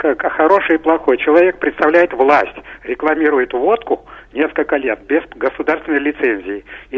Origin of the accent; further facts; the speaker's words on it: Moscow, Russia; Я из Москвы. Я старший по дому, и вот я уже в возрасте, я советский человек, короче говоря.